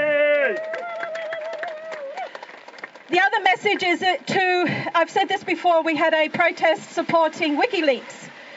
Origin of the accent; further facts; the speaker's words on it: Australia; as an Arab, born and raised in Australia, I grew up in a household of an Arab nationalist.